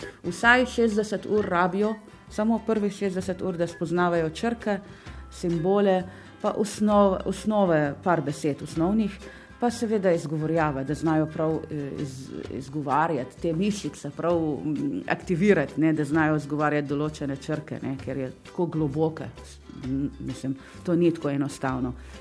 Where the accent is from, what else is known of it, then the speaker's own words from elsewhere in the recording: Iraq; first language Arabic; Slovenian is a second language; moved away as an adult; now in Slovenia; Originalno prihajam iz Iraka, zato je arabščina moj materni jezik. Tam sem živela 28 let, končala študij. Prišla sem v Slovenijo zaradi vojne v Irak s svojo družino